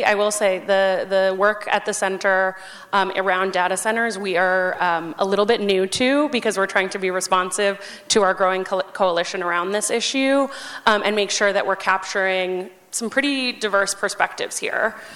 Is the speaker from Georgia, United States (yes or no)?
no; New Mexico, United States; it was already built in my hometown right outside of Albuquerque, New Mexico.